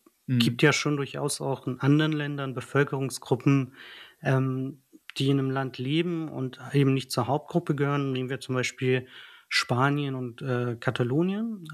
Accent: Kurdistan Region, Iraq; now in Germany; Also, ich spreche vor allem für mich, aber ich denke auch für alle anderen Kurden. Ich selber habe mich nie mit dem Irak assoziiert und werde das auch nie tun.

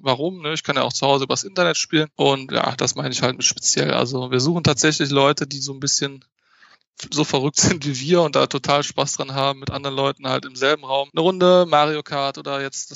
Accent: Mönchengladbach, North Rhine-Westphalia, Germany; Diese feste Location wird auf jeden Fall in Mönchengladbach sein. Das ist meine Heimatstadt. Das ist da, wo ich halt herkomme, wo in der Umgebung, wo halt auch die meisten unserer Mitglieder, sage ich jetzt mal, herkommen. Das ist ja in Nordrhein-Westfalen, in der Nähe von Düsseldorf

